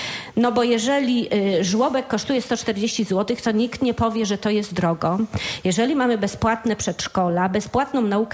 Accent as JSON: {"language": "Polish", "town": "Barcin", "region": "Kuyavian-Pomeranian Voivodeship", "country": "Poland", "tie": "born there", "said": "jestem urodzona w Barcinie, więc mówię to z pełną świadomością."}